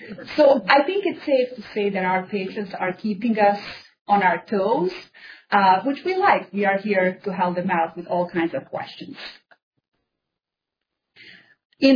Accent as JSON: {"language": "English", "country": "Bosnia & Herzegovina", "second_language": "English", "moved": "yes", "lives_now": "Utah, United States", "said": "I am originally from Bosnia, Kansas accent, but I have been resident of Utah for the past 17 years."}